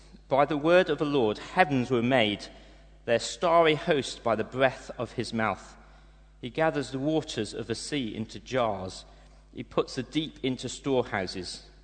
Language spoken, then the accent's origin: English; United Kingdom; we're very British.